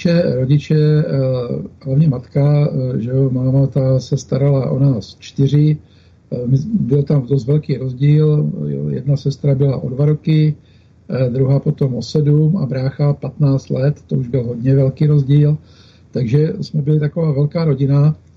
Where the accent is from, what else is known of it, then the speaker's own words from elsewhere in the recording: Rohatec, South Moravian Region, Czechia; also born or lived in Hodonín; ten můj domov je tady, v Rohatci, u Hodonína, narodil jsem se v Hodoníně, tady jsem se narodil, žiju